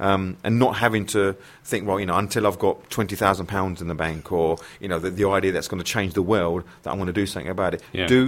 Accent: Southend-on-Sea, East of England, United Kingdom; I go to a lot of events in London, but I live in South. It's my hometown.

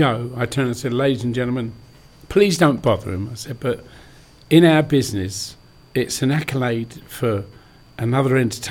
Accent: Rainham, London, United Kingdom; also born or lived in Hornchurch; now in Upminster, United Kingdom; the church moved us out to Raynham in Essex, and I lived in Cherry Tree Close, and I was brought up in Cherry Tree Close and Raynham. I lived in Hornchurch, and of course now I live in Upminster, lived in Upminster for a long, long time now.

